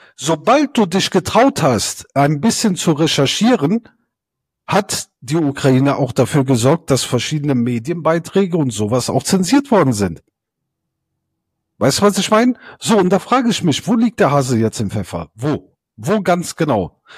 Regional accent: Italy; now in Germany; Ich bin Italiener und lebe in Deutschland.

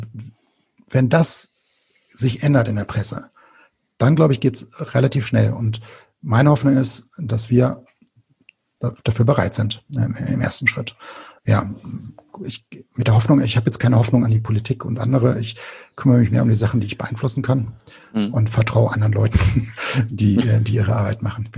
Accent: Krefeld, North Rhine-Westphalia, Germany; Ich komme aus Krefeld und ich bin halt ein Lokalmatador und bin als Kind ins Stadion mit dem Fahrrad gefahren.

